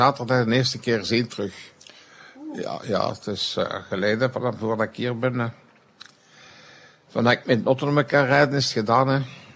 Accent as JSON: {"language": "Dutch", "town": "Anderlecht", "region": "Brussels", "country": "Belgium", "tie": "born there", "said": "Ik ben in Anderlecht geboren."}